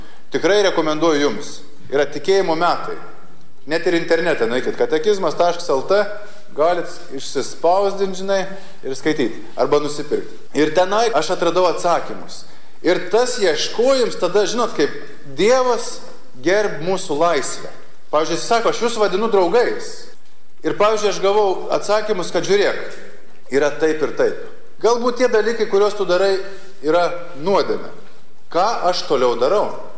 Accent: Šiluva, Kaunas County, Lithuania; Aš esu kilęs iš Šiluvos, iš Šiluvos

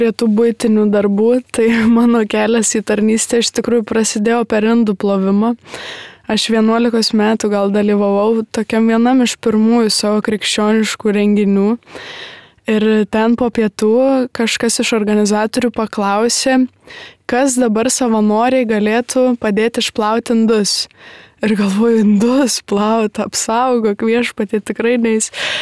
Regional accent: Vilkaviškis, Marijampolė County, Lithuania; moved away; aš ir esu iš Vilkaviškio, kur gyvenau visai ilgą laiko tarpą, apie 14 metų

